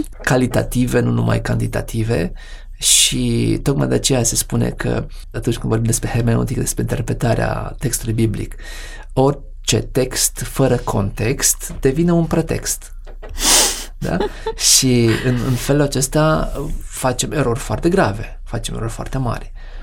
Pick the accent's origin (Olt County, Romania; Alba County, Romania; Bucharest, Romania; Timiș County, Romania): Alba County, Romania; Alba Iulia; Alba Iulia, orașul meu natal, da? Capitala istorică a țării